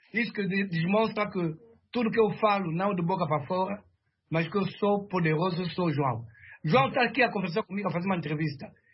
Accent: Luanda, Angola; nos anos 75, 77, até quase 80, quase, eu cresci aqui em Luanda

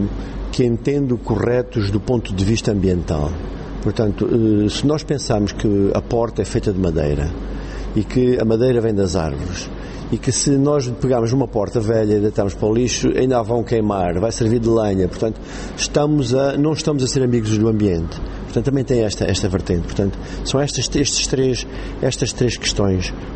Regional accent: Namibe, Angola; eu sou natural do Namibe, a minha família é uma família que de muitas gerações no Namibe, e todas as histórias têm um pouco a ver com o meu sul, o meu Namibe, o meu deserto, como eu costumo dizer.

